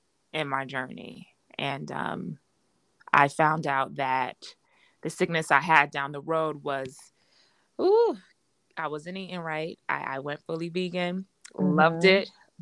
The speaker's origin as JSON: {"language": "English", "town": "New York City", "region": "New York", "country": "United States", "tie": "born or raised there", "said": "I'm from New York. Brooklyn, New York, right? Grew up in Brownsville."}